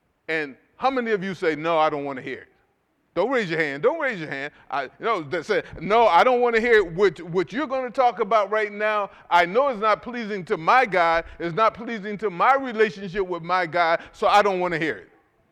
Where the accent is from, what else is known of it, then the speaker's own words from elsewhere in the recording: Philadelphia, Pennsylvania, United States; When I grew up in North Philadelphia, it was a sign of your manhood to be able to curse.